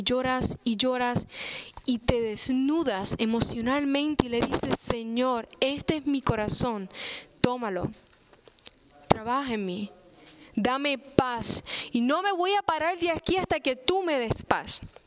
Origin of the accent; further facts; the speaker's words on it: Puerto Rico; Básicamente yo crecí en Puerto Rico. Se me ofreció una oportunidad para venir a Ohio State a estudiar y así lo hice. Y me vine acá. Puerto Rico era fácil, crecí allí, tenía amigos, familias